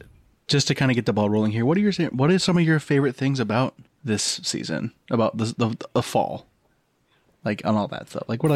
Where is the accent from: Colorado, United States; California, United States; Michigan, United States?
Michigan, United States; It was similar to that growing up in Michigan because like there was definitely like the hottest it really ever got was like maybe 80 in the summer.